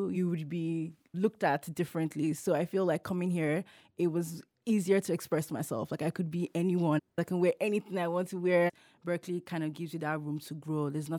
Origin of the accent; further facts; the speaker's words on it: Nigeria; yes, I'm from a very big continent, but please could you acknowledge the fact that I'm Nigerian